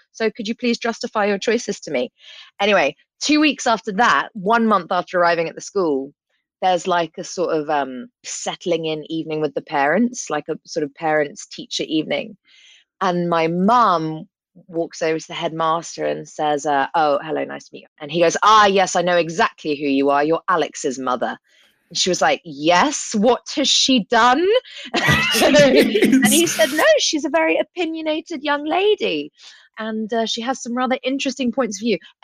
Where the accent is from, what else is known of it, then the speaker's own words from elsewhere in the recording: London, United Kingdom; I'm like, London. They're like, oh shit, you're actually a London Londoner. And I'm like, yeah, I'm a London Londoner.